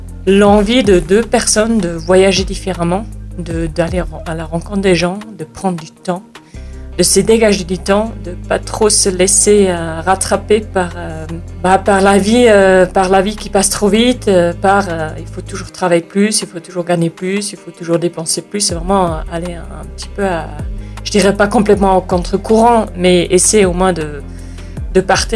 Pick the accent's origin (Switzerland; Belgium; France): Switzerland; je suis suisse. Et j'ai déménagé dans la vallée il y a 3-4 ans maintenant.